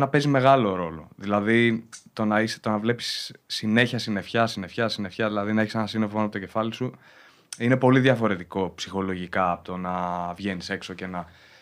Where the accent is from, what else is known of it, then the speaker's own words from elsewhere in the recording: Greece; also born or lived in London, United Kingdom; Γεννήθηκα στο Λονδίνο, μετά οι γονείς μου ήρθαν στην Ελλάδα.